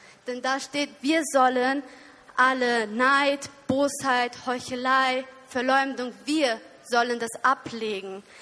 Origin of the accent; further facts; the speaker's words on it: Osnabrück, Lower Saxony, Germany; Ich komme aus Osnabrück in Deutschland. Das ist ziemlich weit im Norden. Ich komme aus einer russlanddeutschen Gemeinde, habe also auch eine sehr große Familie.